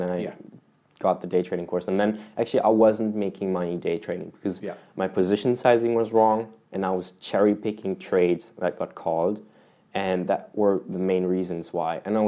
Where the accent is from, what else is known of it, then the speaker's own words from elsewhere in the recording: Germany; I'm from Germany.